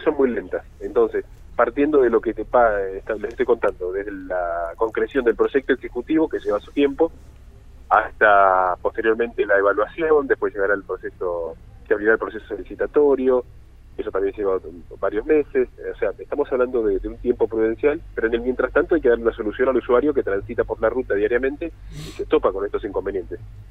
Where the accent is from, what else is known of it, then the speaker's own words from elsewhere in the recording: Patagonia, Argentina; para nosotros que somos de la Patagonia